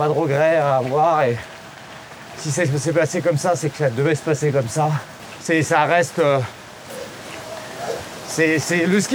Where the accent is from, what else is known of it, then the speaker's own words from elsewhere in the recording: Moûtiers, Auvergne-Rhône-Alpes, France; Ouais. Oui, vraiment, je suis né à Moutier.